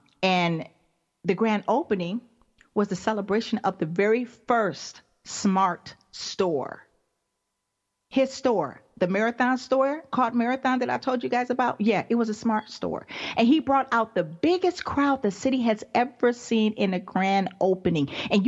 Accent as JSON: {"language": "English", "town": "Los Angeles", "region": "California", "country": "United States", "tie": "born or raised there", "said": "Hell, I was raised here in Los Angeles, and they are great men today."}